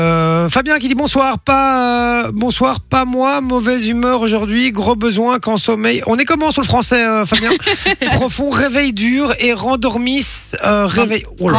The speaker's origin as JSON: {"language": "French", "country": "Belgium", "said": "Je suis belge, j'ai 0 étoile sur le maillot pour le..."}